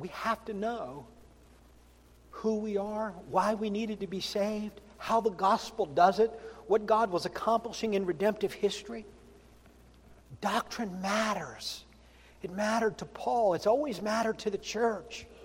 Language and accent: English; the South, United States; So, I'm from the South. If you say … says y'all, that's just indicative of somebody from the South. That's just who I am, right?